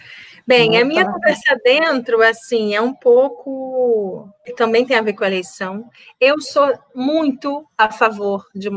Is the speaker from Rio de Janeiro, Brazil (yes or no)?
yes; Rio de Janeiro, Brazil; Eu sou do Rio de Janeiro, nasci lá